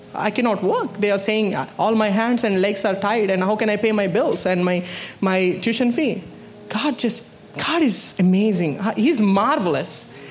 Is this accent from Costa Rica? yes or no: no; India; born there; I was born in India.